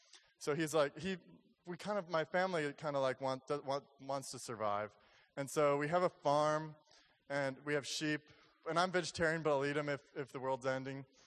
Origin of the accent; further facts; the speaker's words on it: Seattle, Washington, United States; now in New York, United States; So I'm from Seattle before I lived in New York, and so I've been in a few earthquakes.